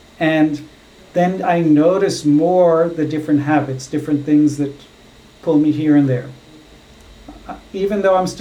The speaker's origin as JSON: {"language": "English", "country": "Israel", "tie": "born or raised there", "said": "maybe because I grew up in Israel, maybe they'll talk about Middle East situation"}